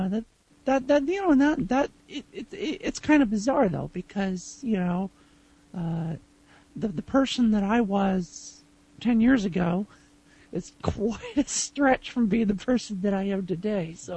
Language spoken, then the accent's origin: English; Utah, United States; I was raised in Utah.